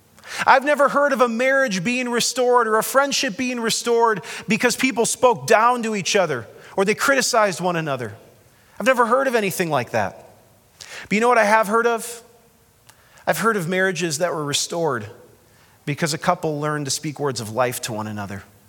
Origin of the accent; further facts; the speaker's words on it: United States; I love being an American, but I love being a citizen of heaven a lot more.